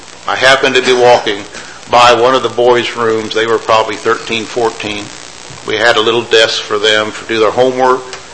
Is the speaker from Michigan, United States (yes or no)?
no; Martinsville, Indiana, United States; I remember I grew up in Martinsville, Indiana